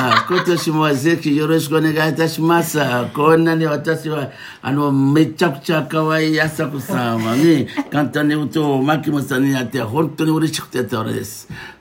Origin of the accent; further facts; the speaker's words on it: Benin; Japanese is a second language; だってベナン語、最低フォン語とかイラチャ語とかね、あとはフォン語とか、あとはミナン語とかね、それあの3つはベナンの言葉ですね。でその後は学校に通ってベナンで